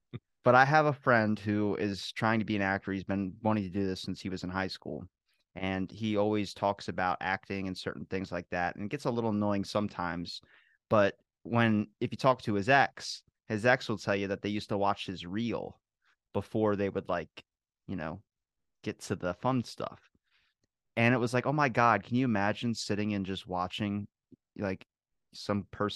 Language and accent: English; United States; He's from England and I'm from America.